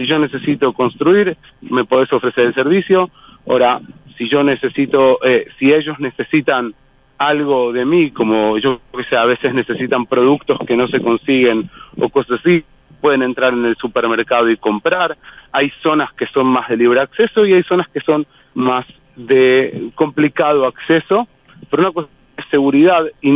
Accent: Argentina; soy argentino y hago parrilla con gas

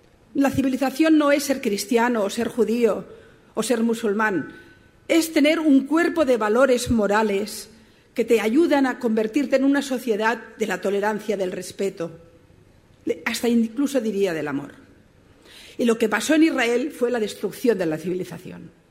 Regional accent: Barcelona, Catalonia, Spain; Y yo vengo de Barcelona, mi ciudad

